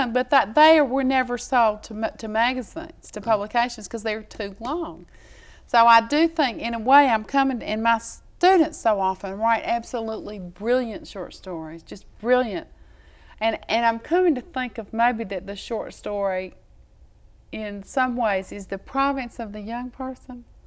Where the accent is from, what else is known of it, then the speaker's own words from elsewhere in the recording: Grundy, Virginia, United States; Well, when I was growing up in Grundy, Virginia, I really didn't have, and as I say, I was surrounded by actually famous storytellers